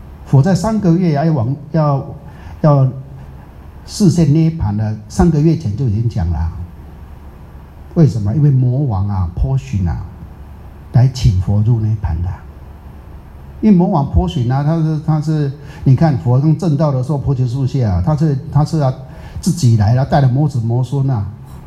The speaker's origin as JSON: {"language": "Chinese", "country": "Singapore", "said": "我们新加坡人连自己的道场都还没有，还要租的呀"}